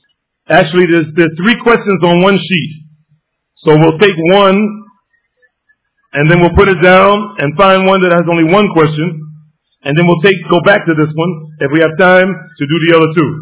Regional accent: New Jersey, United States; I grew up in a house where I grew up here in Baxter Terrace Projects. I grew up in a house primarily a Christian home.

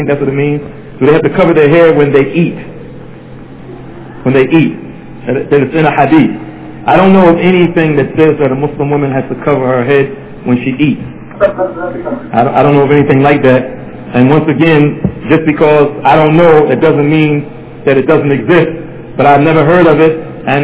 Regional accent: United States; Those are the type of questions I can ask because I'm from America.

